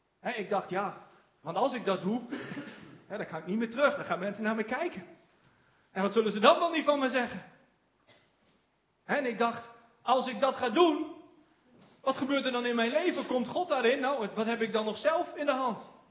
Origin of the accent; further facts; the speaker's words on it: northern Netherlands, Netherlands; Want wij zijn Noorderlingen, ik ben ook een Noorderling.